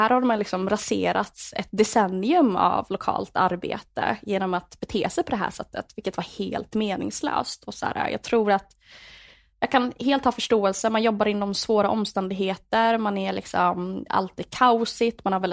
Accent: Linköping, Östergötland, Sweden; i typ, jag kommer från Linköping

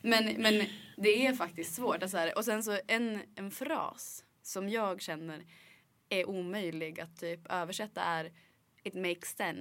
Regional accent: Dalarna County, Sweden; now in Stockholm, Sweden; Alltså, jag är ju från Dalarna.

